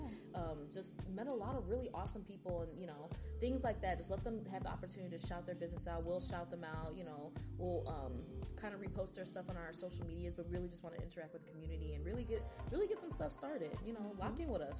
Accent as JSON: {"language": "English", "town": "Chicago", "region": "Illinois", "country": "United States", "said": "We're both from Chicago, you know what I'm saying? West Side, not South."}